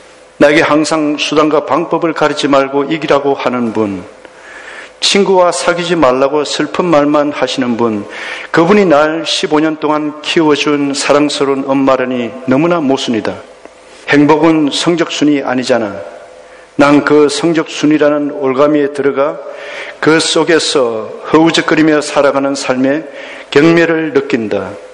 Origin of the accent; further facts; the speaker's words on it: South Korea; now in New Zealand; 우리는 한국 사람입니다.